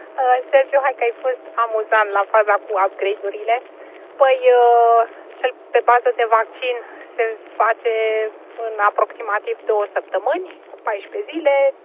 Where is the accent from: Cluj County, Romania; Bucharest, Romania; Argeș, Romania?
Argeș, Romania; Pitești; Cel puțin la noi la Pitești, cald frig, vânt.